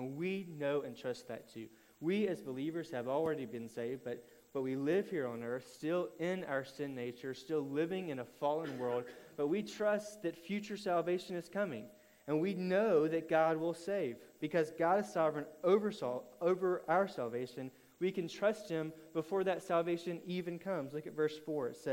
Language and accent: English; Alabama, United States; I grew up in Alabama, and Alabama and Mississippi and Arkansas and several other of the far less great southern states compete quite often to be the last in education.